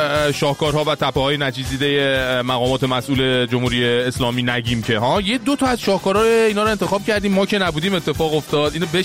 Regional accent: Iran; خوبیش اینه که ما ایرانی هستیم حداقل

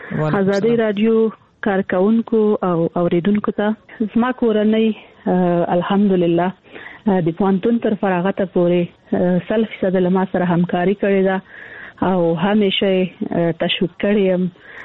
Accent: Kandahar, Afghanistan; also born or lived in Kabul; زه د کندهار یم، د کندهار د مونیا لالې شي چې مې زده کړې وکړې او کابل پوهنتون ته ولاړم.

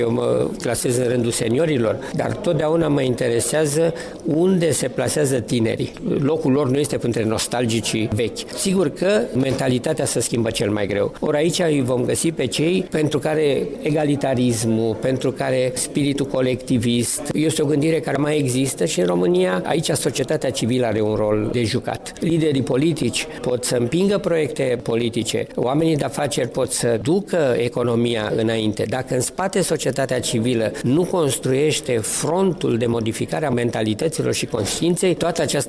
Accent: Copanca, Căușeni District, Moldova; also born or lived in Tighina; Da, din Copanca. M-am născut chiar la Tighina. Am venit imediat aici.

